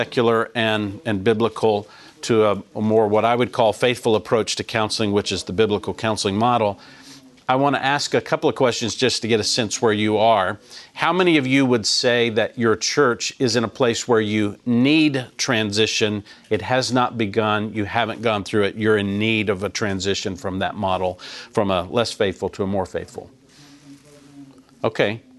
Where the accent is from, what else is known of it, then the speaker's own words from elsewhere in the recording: Texas, United States; I was raised in the Texas Panhandle, and my parents became Christians when I was a young person, just in my teenage years.